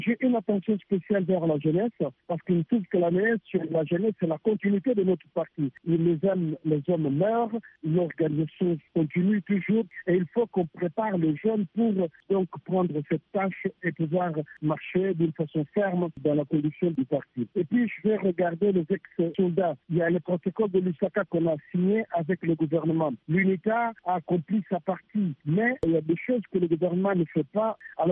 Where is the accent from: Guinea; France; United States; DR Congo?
DR Congo; Kabinda, Lomami; Moi, je suis du Kabinda.